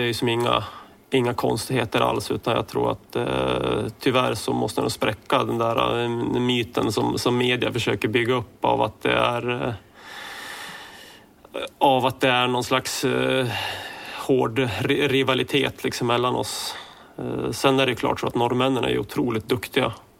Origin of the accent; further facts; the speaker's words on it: Östersund, Jämtland County, Sweden; på helt egen hand hemma i Östersund